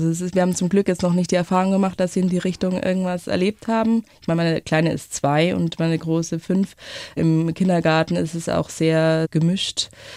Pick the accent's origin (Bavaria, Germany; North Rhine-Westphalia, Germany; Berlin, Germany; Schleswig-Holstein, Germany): Bavaria, Germany; Finning; Ich sage das dann dreimal, dass ich aus Finning bin